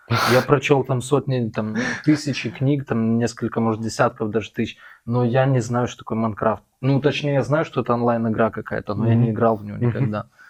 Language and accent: Russian; Belarus; То есть вот, например, я из Беларуси буду искать гостиницу там возле Кремля, да, мне покажут одну цену.